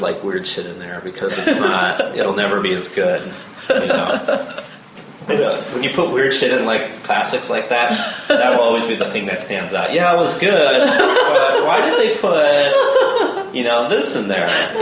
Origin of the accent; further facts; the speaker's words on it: Nebraska, United States; In Nebraska.